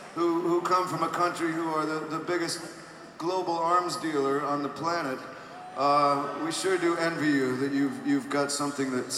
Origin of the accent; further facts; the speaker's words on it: Seattle, Washington, United States; Seeing as we come from Seattle, you know, we're proud of all the music that came out of Seattle.